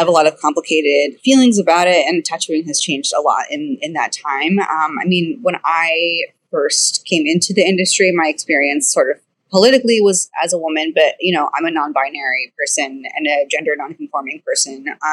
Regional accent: Southeast, United States; because it's so prevalent on the West Coast, but I grew up in the Southeast.

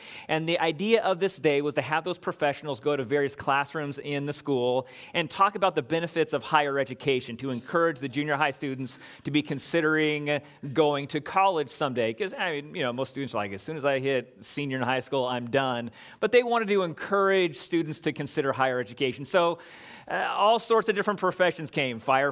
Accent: California, United States; I grew up here in Southern California, so I didn't know real humidity until I couldn't breathe.

